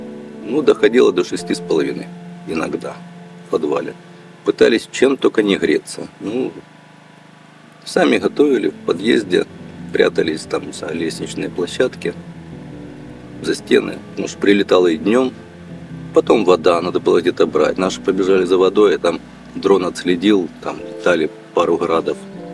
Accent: Krasnyi Luch, Luhansk Oblast, Ukraine; Ну, мы Восточная область, мы говорим по-русски. Ну, вот я сам с Донбасса, вообще Красный Луч.

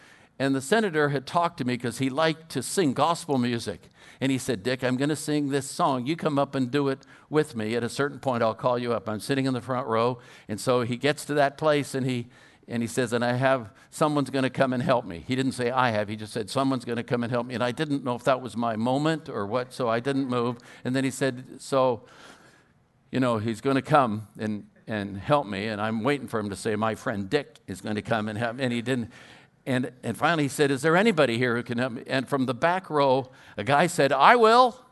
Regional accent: Oakland, California, United States; I'm a kid from East Oakland.

